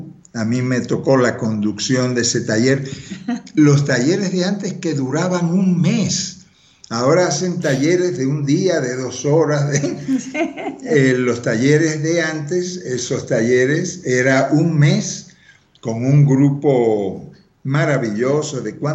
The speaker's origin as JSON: {"language": "Spanish", "country": "Cuba", "tie": "born there", "said": "yo nací en Cuba"}